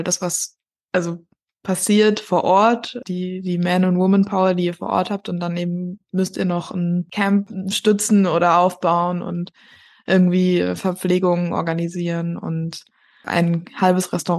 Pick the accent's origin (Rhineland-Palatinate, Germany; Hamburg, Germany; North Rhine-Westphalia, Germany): Rhineland-Palatinate, Germany; ich komme auch aus Rheinland-Pfalz